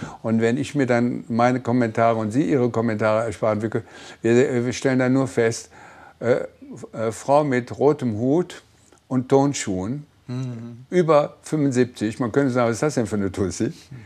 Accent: Cologne, North Rhine-Westphalia, Germany; Ich komme ja aus Köln.

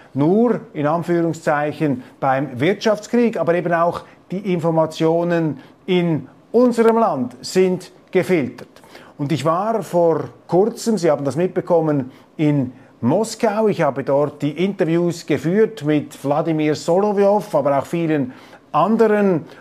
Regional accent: Switzerland; als Schweizer

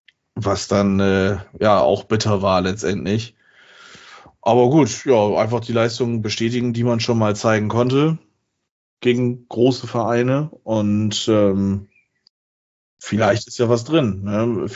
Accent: Bremen, Germany; ich als Bremer

